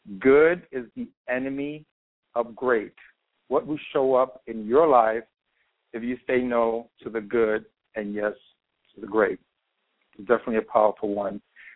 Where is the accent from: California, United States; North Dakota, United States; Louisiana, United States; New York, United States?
New York, United States; New York City; I live in New York City. I'm a child of immigrants from the Dominican Republic. I was raised in Washington Heights, where I have chosen to remain after I completed my academic studies.